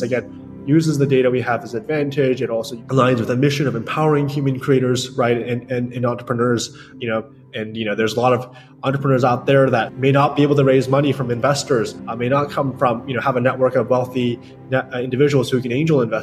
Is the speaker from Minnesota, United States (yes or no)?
no; New York, United States; And he also spent time in New York, and I grew up in New York.